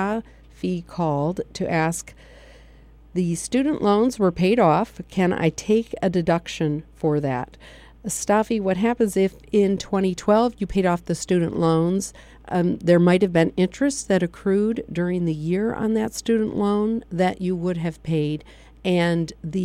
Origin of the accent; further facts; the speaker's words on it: Michigan, United States; you know, it's funny, I came here from Michigan.